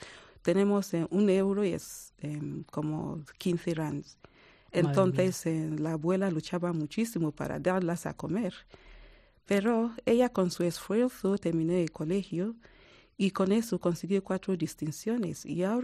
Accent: Nigeria; now in South Africa; Bueno, yo vine de Nigeria y ahora llevo 20 años viviendo en Sudáfrica, y soy nigeriana y también sudafricana.

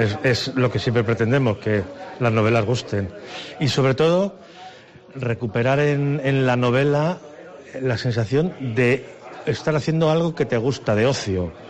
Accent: Madrid, Community of Madrid, Spain; Se desarrolla principalmente en Madrid, que es mi ciudad de origen

